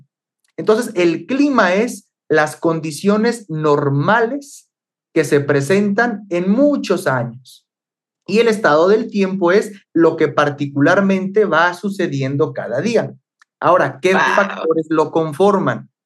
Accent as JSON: {"language": "Spanish", "town": "Arandas", "region": "Jalisco", "country": "Mexico", "tie": "born or raised there", "said": "aquí en Arandas, yo radico en Arandas, bueno, es mi ciudad natal, en los Altos de Jalisco"}